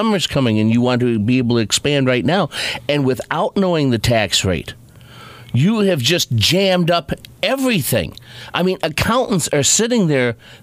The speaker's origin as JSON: {"language": "English", "region": "Wisconsin", "country": "United States", "said": "Look, I'm from Wisconsin, okay?"}